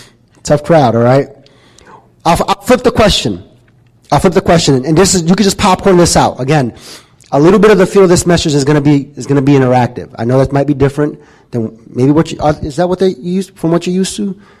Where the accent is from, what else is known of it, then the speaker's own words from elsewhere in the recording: New York, United States; I'm from New York. We are loud.